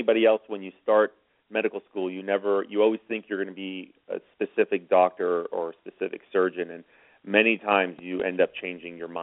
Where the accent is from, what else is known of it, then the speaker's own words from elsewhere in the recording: Dallas, Texas, United States; Sure. I'm born and raised in Dallas, Texas. I do have my office in Plano, Texas.